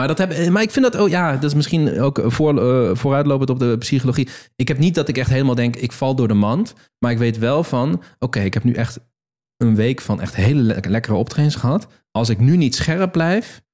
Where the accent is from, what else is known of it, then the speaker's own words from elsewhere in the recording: Nijmegen, Gelderland, Netherlands; En ik kom uit Nijmegen.